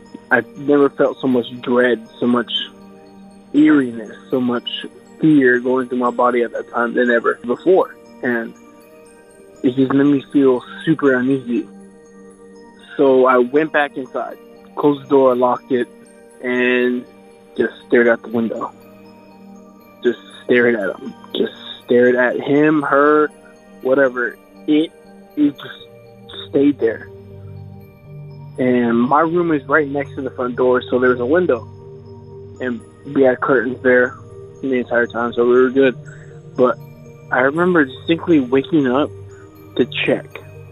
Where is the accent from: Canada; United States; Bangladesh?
United States; Dallas, Texas